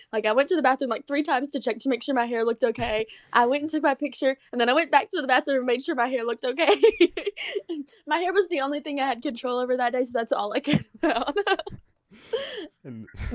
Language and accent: English; Paris, Île-de-France, France; from Paris.